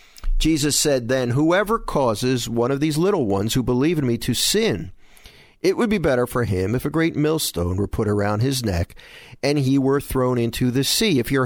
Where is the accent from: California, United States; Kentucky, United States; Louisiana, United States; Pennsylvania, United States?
Pennsylvania, United States; Philadelphia; I grew up in Philadelphia, so I was a National League fan.